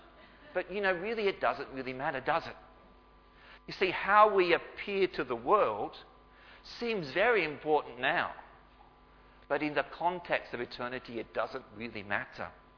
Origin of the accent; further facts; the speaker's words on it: Beresfield, New South Wales, Australia; And I'm from Beresfield, and Beresfield boys are not meant to cry